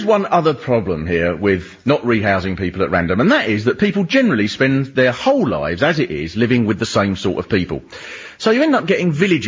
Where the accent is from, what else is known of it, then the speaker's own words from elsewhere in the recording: Swanley, South East England, United Kingdom; If you live in a small town, like where I grew up in Swanley, it's much the same.